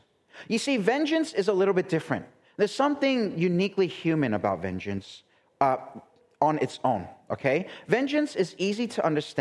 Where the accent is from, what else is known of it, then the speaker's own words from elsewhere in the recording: New York City, New York, United States; A few years back in my hometown of New York City, there was an incident